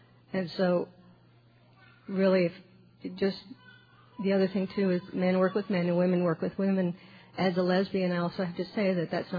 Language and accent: English; Austin, Texas, United States; I'm an alcoholic. I'm from Austin, Texas.